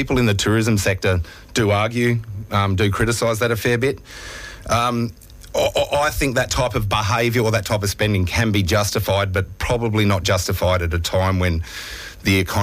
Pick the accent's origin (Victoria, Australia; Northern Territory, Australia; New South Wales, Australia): Northern Territory, Australia; As an Australian, that's terrible. As a Territorian, you know, there's a heap of cash coming our way